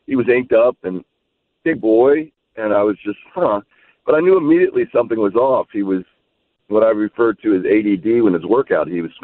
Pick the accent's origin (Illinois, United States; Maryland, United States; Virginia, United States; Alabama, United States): Virginia, United States; Fairfax; moved away as an adult; also born or lived in Pittsburgh; I'm from Fairfax. I was born in Pittsburgh, but grew up in Fairfax.